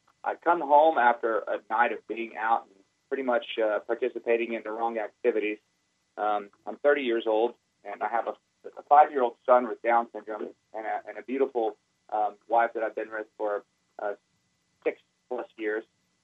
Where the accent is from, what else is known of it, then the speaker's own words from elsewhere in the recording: Houston, Texas, United States; I'm from Houston, and I wanted to touch on a couple things.